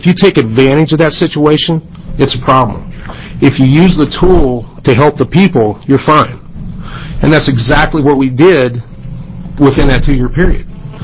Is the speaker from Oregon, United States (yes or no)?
yes; Hermiston, Oregon, United States; I'm from Hermiston. … I'm an independent broker in Hermiston